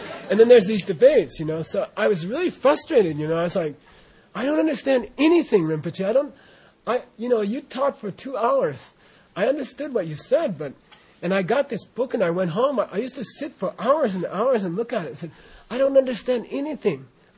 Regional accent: United States; And I got this thing, you know, so weird to me as an American.

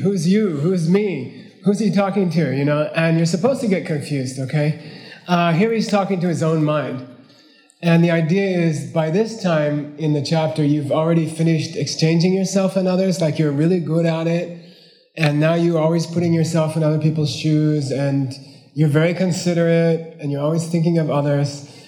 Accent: Howell, New Jersey, United States; And even in Howell, when I was growing up in Howell, New Jersey, which is a Kalmyk Mongolian, that was still the custom.

